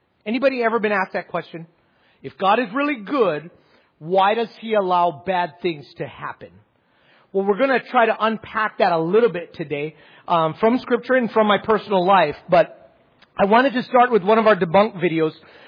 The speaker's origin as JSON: {"language": "English", "region": "Hawaii", "country": "United States", "tie": "born or raised there", "said": "I would like to greet you officially the way we greet people from my home state. Aloha."}